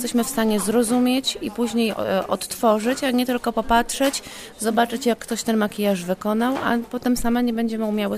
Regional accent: Wołomin, Masovian Voivodeship, Poland; Okolice Wołomina.

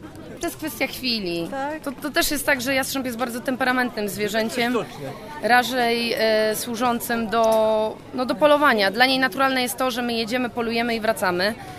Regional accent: Podkowa Leśna, Masovian Voivodeship, Poland; Jestem z Podkowy Leśnej, podwarszawskiego miasta założonego przez myśliwego.

